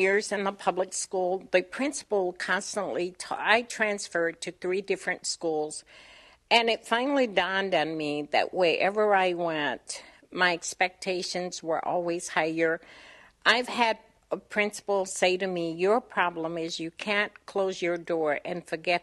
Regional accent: Alabama, United States; I think from the time I was a young child, I always wanted to play school growing up in Alabama

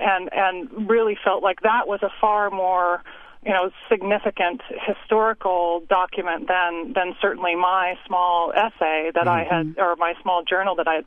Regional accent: United States; I'm not a Rwandan, I'm American

